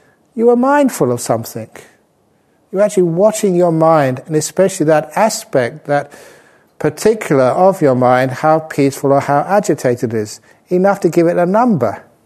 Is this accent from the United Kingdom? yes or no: yes; London, United Kingdom; born there; And don't think that I was born on Mars, okay? I was born in London. So, I'm just an ordinary guy.